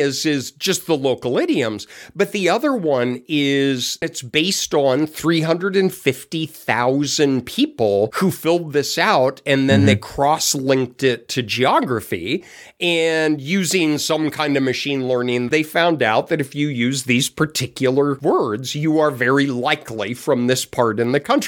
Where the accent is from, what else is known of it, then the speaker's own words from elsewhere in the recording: Colorado, United States; also born or lived in Arizona / California / North Carolina; So I grew up in Colorado and spent my whole all the way through postdoc on the West Coast. I was in Arizona and California.